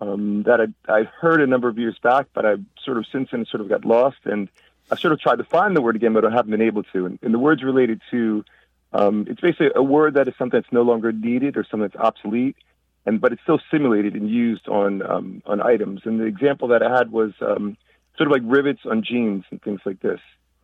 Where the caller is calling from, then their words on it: Raleigh, New Jersey, United States; I'm calling from New Jersey, Raleigh, New Jersey.